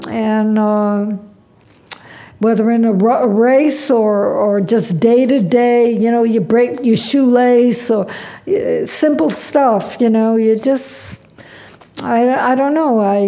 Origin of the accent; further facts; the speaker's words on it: Providence, Rhode Island, United States; When I grew up in Providence, Rhode Island, the Bonham and Bailey Circus would come down the street with the elephants and the tigers